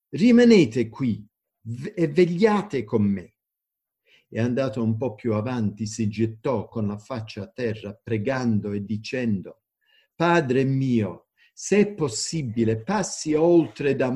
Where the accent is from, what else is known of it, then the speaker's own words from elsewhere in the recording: DR Congo; sono figlio di missionari e sono nato e cresciuto in Congo. E mi ricordo quando ero bambino, negli anni 60, in Congo c'era tanti disordini, guerre.